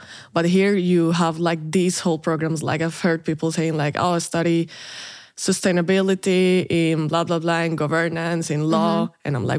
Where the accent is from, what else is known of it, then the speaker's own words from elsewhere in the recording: Medellin, Antioquia, Colombia; moved away as an adult; now in Germany; I come from Colombia, from a city called Medellin. And I came to Germany because I graduated from my bachelor's in Colombia last year